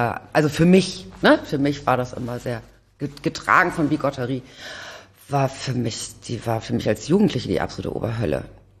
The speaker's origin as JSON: {"language": "German", "region": "Hamburg", "country": "Germany", "tie": "born or raised there", "said": "Ich bin tatsächlich geboren in Othmarschen, dann Blankenese-Othmarschen hin und her gezogen, dann genau, und dann zum Schluss Rissen und dann, als ich dann quasi volljährig wurde, habe ich Koffer gepackt, war weg."}